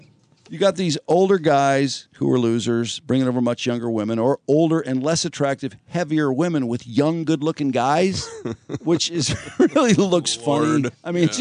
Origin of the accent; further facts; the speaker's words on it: United States; when they meet them in the foreign country, and I was like, yeah, I'm from America.